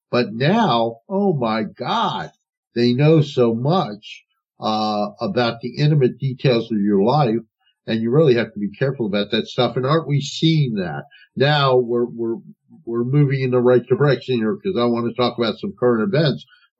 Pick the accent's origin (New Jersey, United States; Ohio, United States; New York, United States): New Jersey, United States; And, you know, I'm not only from North New Jersey, but I've been in politics for 40 years.